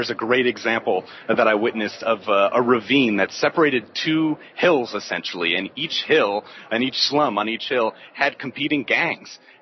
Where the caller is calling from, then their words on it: Medellin, Antioquia, Colombia; I'm calling from Medellin, Colombia, and with that name, I get confused with being a local quite often.